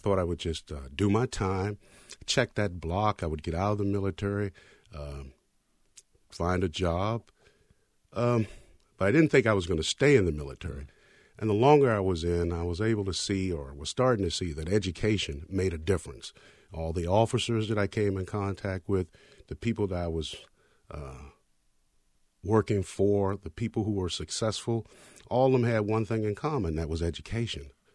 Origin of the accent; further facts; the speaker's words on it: Richmond, Virginia, United States; The area of the Richmond that I grew up in was called Churchill. It was the oldest part of the city.